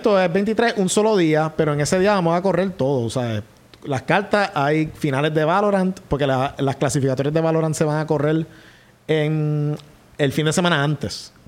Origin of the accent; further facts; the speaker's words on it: Mayagüez, Puerto Rico; que yo soy de Mayagüez